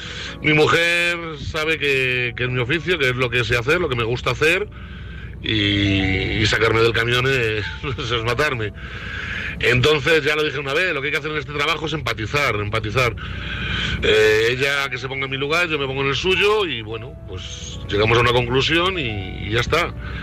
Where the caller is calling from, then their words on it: Madrid, Community of Madrid, Spain; de Madrid. Bueno, como todos sabéis ya, yo también soy camionero desde hace más de 20 años